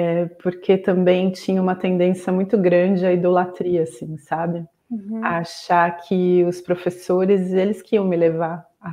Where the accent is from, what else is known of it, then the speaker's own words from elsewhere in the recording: São Paulo, Brazil; also born or lived in São Carlos; eu sou de São Paulo, e depois de ter morado aqui, eu não queria mais morar em São Paulo, porque, enfim, né, era um contraste muito grande. E aí eu fui para São Carlos, que é interior de São Paulo